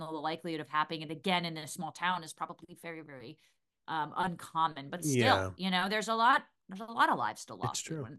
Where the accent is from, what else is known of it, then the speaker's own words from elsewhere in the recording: New Jersey, United States; Well, I'm from Jersey. I'm from a garden state.